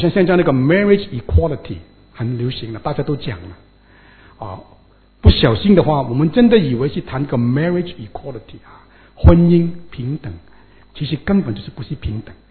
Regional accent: China; 我们中国人都很喜欢要爱惜光阴，从小就告诉小孩子不要浪费时间

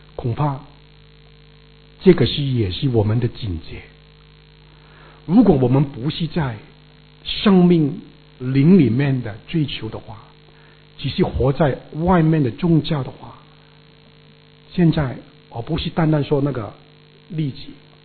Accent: Guangdong, China; Chinese is a second language; 你们一听就知道我是广东人，是吗？有没有听不出的？有一天如果你说我听不出你是广东口音，我就很开心。

